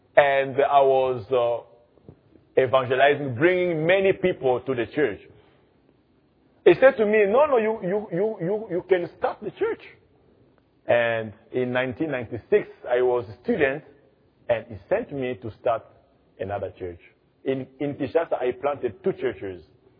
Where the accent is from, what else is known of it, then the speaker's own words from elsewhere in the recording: Zambia; moved away; I'm from Zambia.